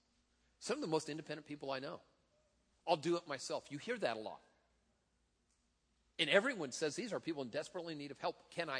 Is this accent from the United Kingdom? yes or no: no; Tacoma, Washington, United States; I am from Tacoma, just that sort of my culture I come from.